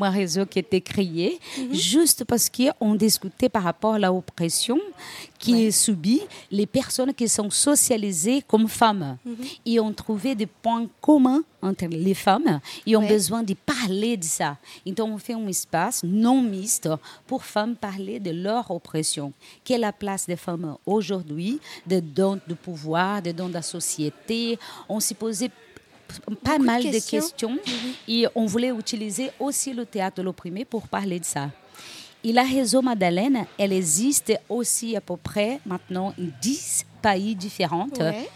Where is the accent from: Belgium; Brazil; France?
Brazil; Rio de Janeiro; French is a second language; Je suis brésilienne, je viens de Rio de Janeiro.